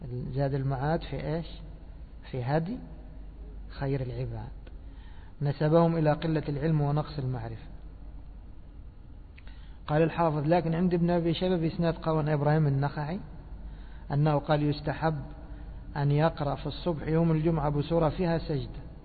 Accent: Alexandria, Alexandria Governorate, Egypt; ودفن عندنا في الإسكندرية

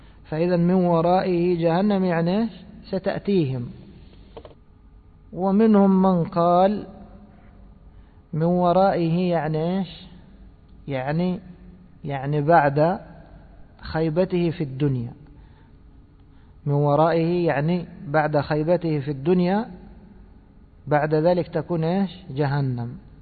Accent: Egypt; accent: Egyptian; وفي لهجتنا المصرية دوما نقول إيش؟ عند، رحت عند فلان

